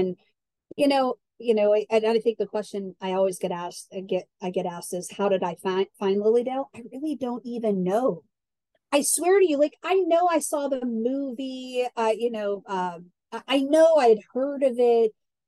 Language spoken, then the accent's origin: English; Pittsburgh, Pennsylvania, United States; I'm from Pittsburgh, PA. I'm a proud Pittsburgher, but I have lived all over the country and I travel quite a bit.